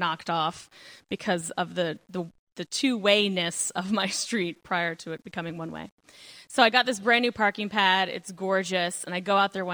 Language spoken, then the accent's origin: English; Maryland, United States; now in Baltimore, United States; So I moved to Baltimore in 2005. I grew up in Maryland, but I moved to Baltimore in 2005